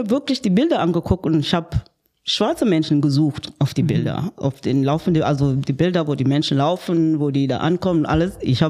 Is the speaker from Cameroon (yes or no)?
yes; Kribi, South, Cameroon; German is a second language; now in Germany; ich bin ja in Kamerun geboren und ich bin an der Küste, am Atlantik geboren. Meine Heimatstadt heißt Kribi und da leben wir von der Fischerei.